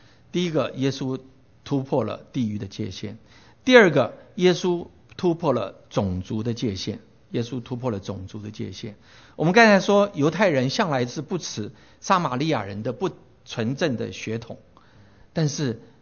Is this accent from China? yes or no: no; Taiwan; 那我在台湾长大的时候呢，叫我们叫做外省人，其他人叫本省人